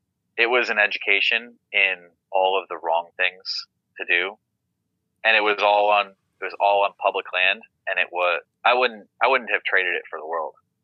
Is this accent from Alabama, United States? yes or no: no; Maine, United States; because I'm from Maine and I have a love and affinity for Old Town.